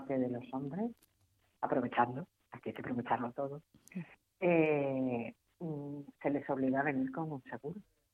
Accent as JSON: {"language": "Spanish", "region": "Galicia", "country": "Spain", "said": "como gallega"}